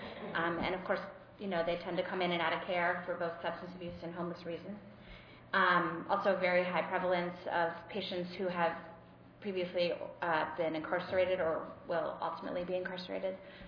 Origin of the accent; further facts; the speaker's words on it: Sharon Hill, Pennsylvania, United States; we come from Sharon Hill, Pennsylvania, which is in Delaware County